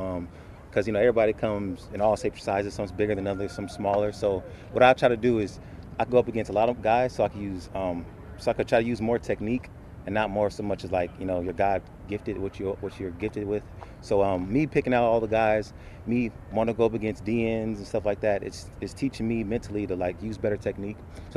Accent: Alabama, United States; now in Pittsburgh, United States; I came from Alabama. We have big fan base, but, here in Pittsburgh, it's kind of, they're kind of a little bit more crazier than the Bama ones

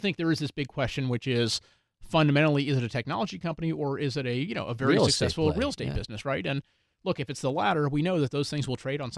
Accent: Houston, Texas, United States; I grew up in Houston.

